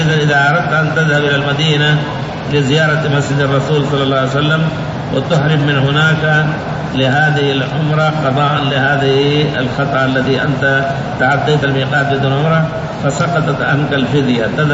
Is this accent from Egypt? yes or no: yes; Egypt; أنا من مصر وحضر إلى سعودية، أنا حضر أو حضر زيارة أو حضرت زيارة زيارة عائلية